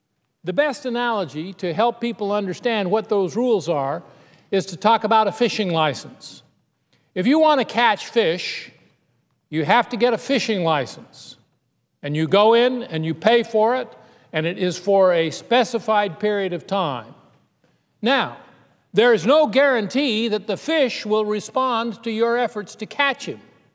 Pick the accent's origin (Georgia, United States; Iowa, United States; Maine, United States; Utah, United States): Utah, United States; I attended the 4th of July parade in my home state. It being Utah